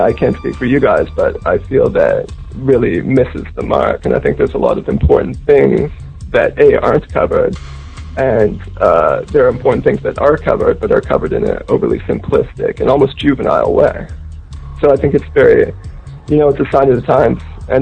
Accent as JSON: {"language": "English", "town": "Toronto", "region": "Ontario", "country": "Canada", "also_born_or_lived": "London, England", "said": "I'm from Toronto, Canada."}